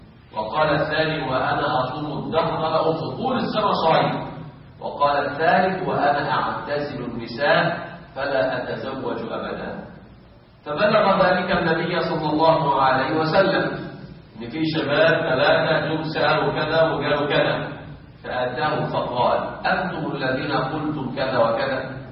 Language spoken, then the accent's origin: Arabic; Sharqia Governorate, Egypt; لكن في بلادنا الشرقية المهور غالية جدا